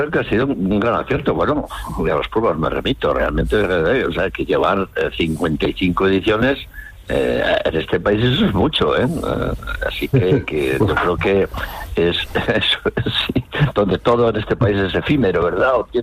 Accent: León, Castile and León, Spain; a pesar de ser uno de tantos leoneses

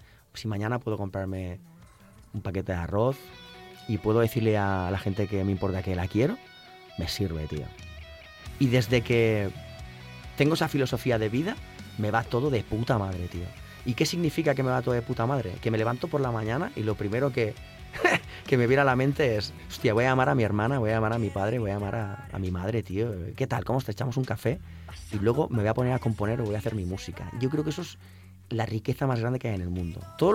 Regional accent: Montblanc, Catalonia, Spain; now in Reus, Spain; Yo en mi pueblo, porque yo nací en Montblanc y vivo en Reus, ¿no?

